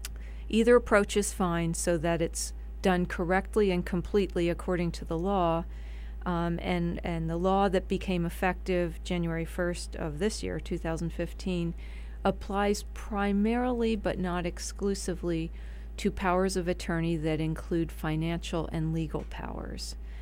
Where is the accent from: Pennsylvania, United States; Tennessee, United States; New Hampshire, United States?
Pennsylvania, United States; Allentown; Well, I guess I would say only I'm a local product, born and raised in Allentown.